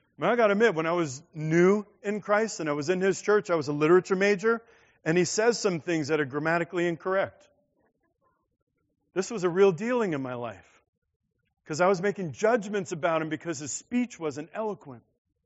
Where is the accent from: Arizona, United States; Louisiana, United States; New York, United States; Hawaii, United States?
New York, United States; I mean, I'm from Queens.